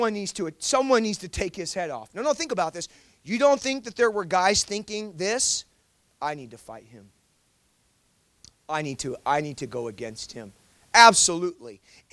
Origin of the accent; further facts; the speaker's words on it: Los Angeles, California, United States; And so I'm from Los Angeles. Like, we don't have cliffs where I live.